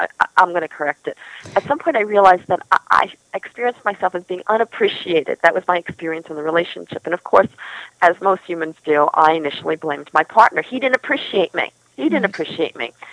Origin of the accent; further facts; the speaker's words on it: New York, United States; moved away; I'm from New York, and I take my kids back every few years so they remember their roots, and they were very young when we left.